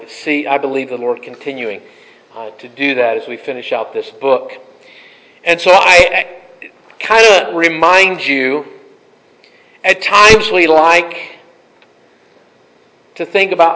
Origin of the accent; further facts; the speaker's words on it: Ellenboro, North Carolina, United States; I grew up in Ellenboro, and I can assure you, Chimney Rock is not there.